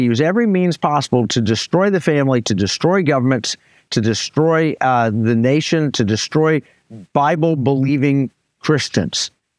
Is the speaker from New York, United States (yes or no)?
no; Tulsa, Oklahoma, United States; I grew up in Tulsa, Oklahoma, where Black Wall Street was located.